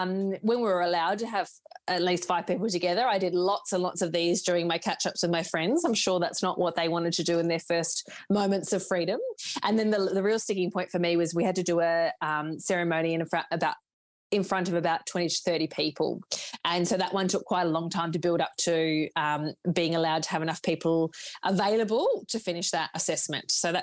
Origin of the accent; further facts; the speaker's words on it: Melbourne, Victoria, Australia; I am from Melbourne, Victoria, and I first became a celebrant.